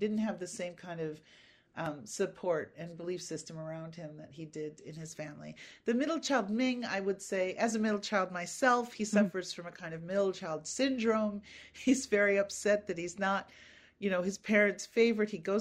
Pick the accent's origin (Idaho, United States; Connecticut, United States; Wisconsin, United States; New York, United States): Wisconsin, United States; Appleton; I was born in Appleton in 1965, and my oldest sister, who was 10 at the time, told me that we integrated the town, that we were the first Chinese American family to live in the town for any length of time.